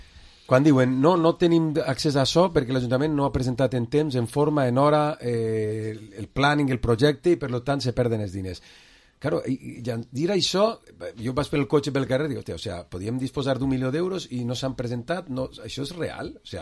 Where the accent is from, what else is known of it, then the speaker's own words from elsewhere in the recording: Vila-real, Valencian Community, Spain; a mi m'importa el deute del meu poble, és a dir, quan dic el deute del meu poble quines coses són urgents a Vila-real ara mateix